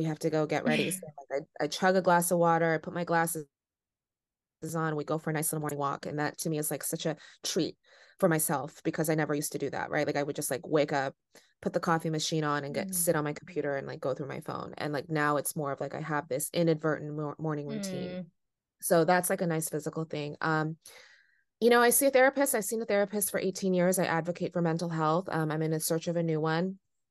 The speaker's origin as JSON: {"language": "English", "town": "San Francisco", "region": "California", "country": "United States", "tie": "born or raised there", "said": "I will say that I grew up in the city. So I grew up in San Francisco, right? So that's a city in itself, very diverse."}